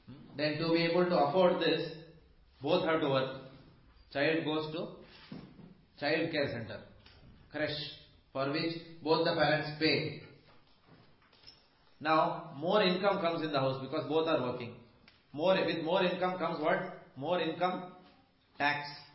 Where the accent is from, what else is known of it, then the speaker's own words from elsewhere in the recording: India; because I come from India, and I'm a grihastha.